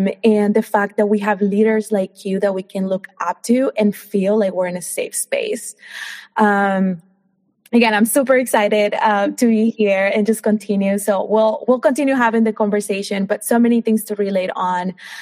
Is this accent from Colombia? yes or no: yes; Colombia; I mean, I am an immigrant. I'm from Colombia.